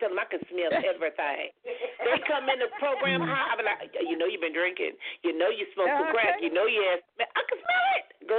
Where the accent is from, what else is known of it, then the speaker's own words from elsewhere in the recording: Compton, California, United States; And I had to come to grips growing up in Compton.